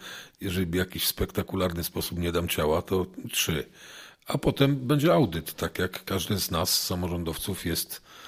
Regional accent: Opole Voivodeship, Poland; ci autochtoni, aborygenin, my, Ślązacy, a z drugiej strony też przyjezdni ludzie. Więc ja na przykład sam jestem tak zwanym krojcungiem, czyli efektem miłości

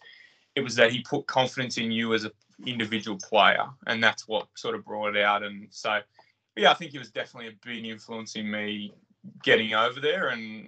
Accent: Australia; And I think being an Australian coach and knowing what he'd done within the game was big

